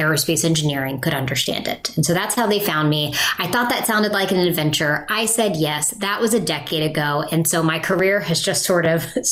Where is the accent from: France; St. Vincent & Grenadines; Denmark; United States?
United States; Appalachia; when I come from Appalachia, I come from a region of the country that is very unique.